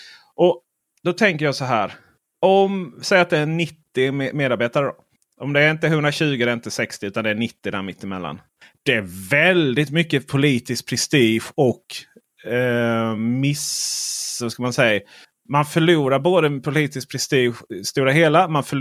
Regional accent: Skåne, Sweden; det är helt enkelt för att jag är skåning och läser media i Skåne

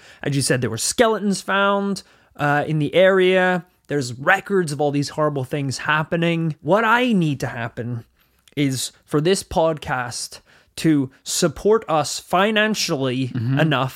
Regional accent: Northern Ireland, United Kingdom; we grew up in Northern Ireland. You know, we lived near, this sounds mad, we lived near castles.

